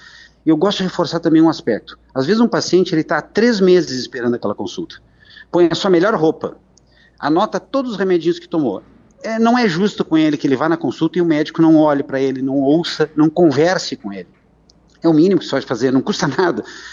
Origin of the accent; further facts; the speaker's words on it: Rio Grande do Sul, Brazil; accent: gaúcho; eu sou gaúcho, tá? E moro lá no Rio Grande do Sul, eu brinco, viu, que como eu não tenho sotaque, aí o pessoal não sabe, eu tô brincando, eu reconheço que eu tenho sotaque.